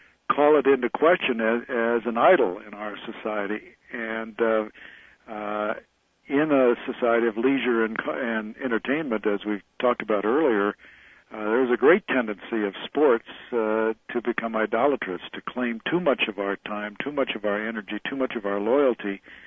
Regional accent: Nebraska, United States; I'm from Nebraska, and boy, if you...

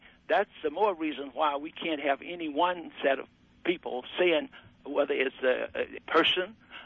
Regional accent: Southern US, United States; I'm African American, and I come from the Deep South, and I know what it was like before Roe v. Wade.

